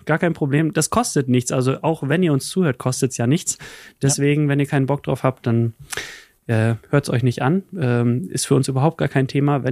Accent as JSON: {"language": "German", "region": "Lower Saxony", "country": "Germany", "said": "Ich als Niedersachse bin stolz auf dich."}